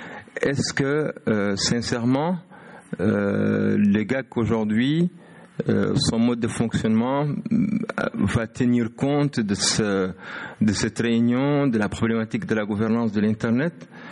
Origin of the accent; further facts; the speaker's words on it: Mauritania; je viens de la Mauritanie.